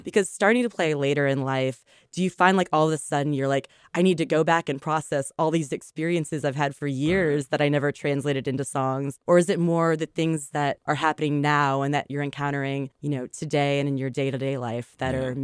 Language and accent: English; Texas, United States; So I'm from Texas.